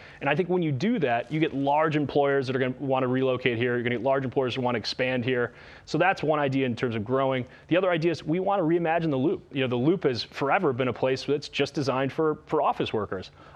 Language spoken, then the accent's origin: English; Chicago, Illinois, United States; I grew up in Rogers Park. I'm a lifelong Chicagoan. I'm the youngest of eight from a huge Chicago family.